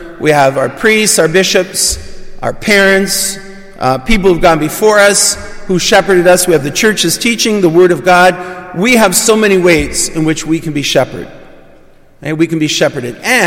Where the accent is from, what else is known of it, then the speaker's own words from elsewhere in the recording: Chatham, Ontario, Canada; when I was growing up in Chatham, Ontario.